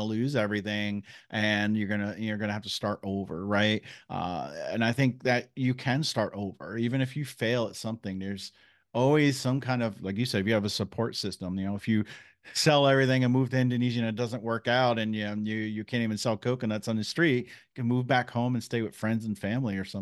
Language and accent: English; New Jersey, United States; growing up in New Jersey, my family didn't have a lot of money